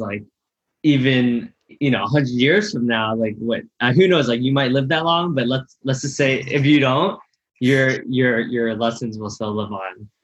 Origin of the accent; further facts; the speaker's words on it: United States; as someone who's gone through corporate America, you know, I'm Asian American, right?